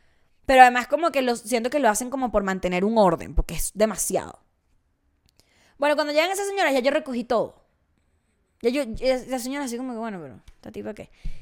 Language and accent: Spanish; Venezuela; accent: Venezuelan; Yo soy venezolana. Ajá, por si no notaron el acento.